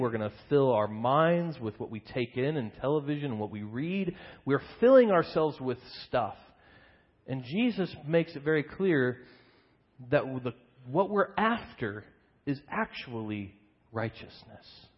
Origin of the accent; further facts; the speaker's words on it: Kansas City, United States; I've mentioned Kansas City Barbecue in my past sermons because I'm from Kansas City.